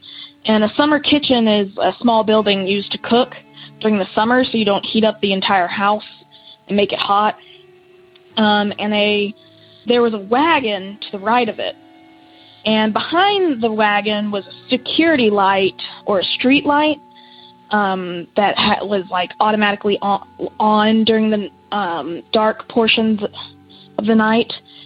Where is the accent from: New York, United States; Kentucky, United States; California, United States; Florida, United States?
Kentucky, United States; from Kentucky.